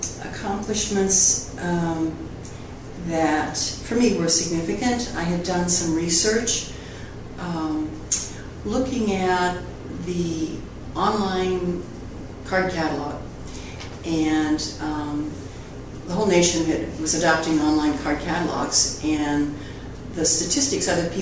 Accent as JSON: {"language": "English", "town": "Columbus", "region": "Ohio", "country": "United States", "tie": "born or raised there", "said": "I grew up in Ohio, out in Columbus, and I remember as a child we'd go to the Ohio State football games"}